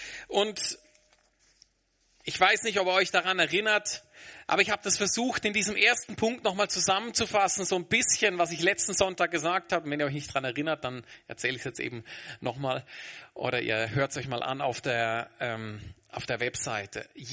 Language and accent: German; Germany; Man hört es mir an, ich komme aus Deutschland.